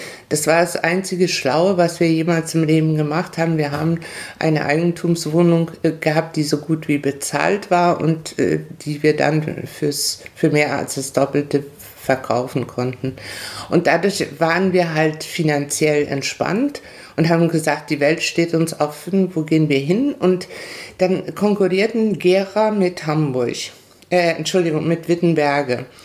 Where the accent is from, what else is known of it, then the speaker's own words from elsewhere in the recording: Paraguay; moved away as an adult; now in Germany; Also ich bin mit 20 aus Paraguay nach Deutschland gekommen, habe hier Sprachlehrforschung mit diversen Nebenfächern studiert.